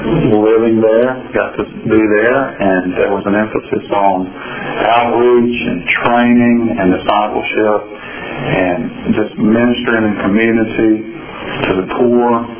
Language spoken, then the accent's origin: English; Greenville, South Carolina, United States; I'm from Greenville, South Carolina. Went to PC with Barry and Kathy Cox, and that have that connection.